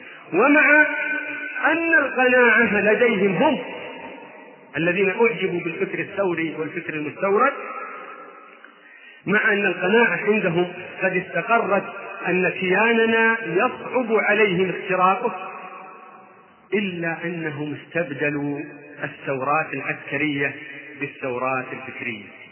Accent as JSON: {"language": "Arabic", "country": "Saudi Arabia", "said": "ونحن في هذه البلاد، بلادنا المملكة العربية السعودية،"}